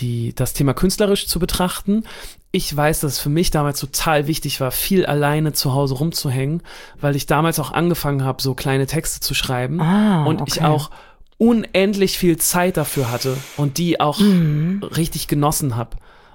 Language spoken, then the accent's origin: German; Hamburg, Germany; genau, in Eimsbüttel auch